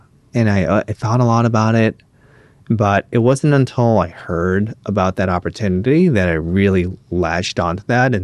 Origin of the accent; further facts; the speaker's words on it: Los Angeles, California, United States; also born or lived in Santa Monica; so I grew up in West Los Angeles, and then closer to high school, we moved to Santa Monica.